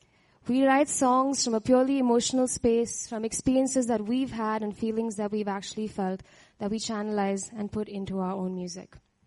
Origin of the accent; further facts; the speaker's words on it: Chennai, Tamil Nadu, India; Now, I'm not from Mumbai. I'm actually from Chennai. I grew up with a very doting, supportive family.